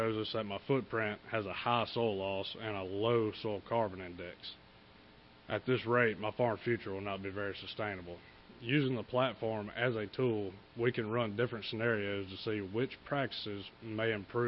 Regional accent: Tensas Parish, Louisiana, United States; I'm from Tensile Parish, Louisiana. Went to Mississippi State and met my wife, and we got married and moved back home

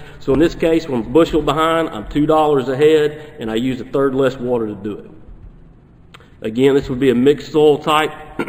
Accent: Arkansas, United States; Having been born and raised in the Delta of Arkansas, I can assure you what I'm about to show you is probably holding up in Arkansas as well.

